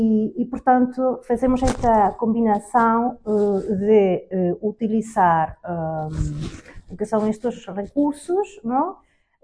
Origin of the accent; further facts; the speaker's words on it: Spain; accent: Spanish; Portuguese is a second language; moved away as an adult; now in Azores, Portugal; como penso que podem sentir pelo meu sotaque, eu não sou portuguesa, eu sou espanhola. E há alguns anos que resido já nos Açores